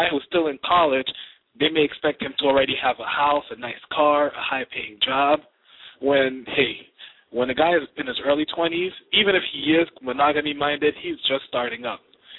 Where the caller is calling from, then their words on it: Philadelphia, Pennsylvania, United States; Yes, I'm calling from Philadelphia in the great commonwealth of Pennsylvania.